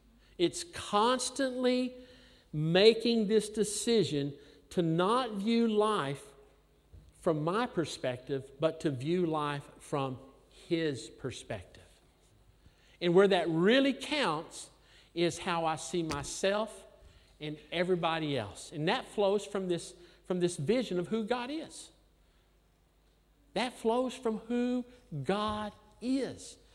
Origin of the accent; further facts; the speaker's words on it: Texas, United States; born there; I was born in Texas. My mom and dad were from Tennessee.